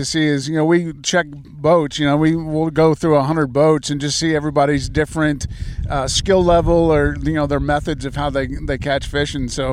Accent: Midwest, United States; You know, I'm from the Midwest where walleye fishing wasn't that big, but bass fishing was.

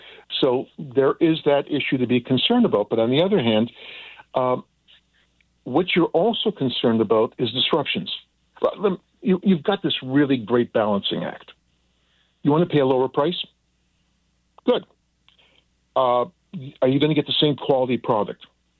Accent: Canada; now in United States; I'm a dual citizen. I'm originally from Canada. I'm what we call a Canusian.

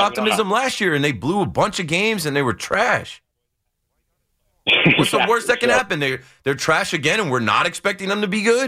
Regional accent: New Jersey, United States; now in Jersey City, United States; when I was growing up in Monmouth County, it was easier to get to those places just going up the Parkway Turnpike

